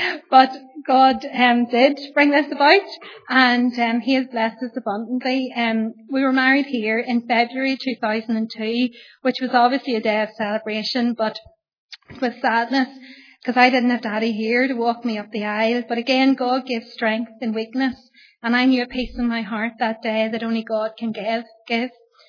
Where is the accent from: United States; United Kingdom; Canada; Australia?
United Kingdom; Northern Ireland; growing up in Northern Ireland in the 80s and early 90s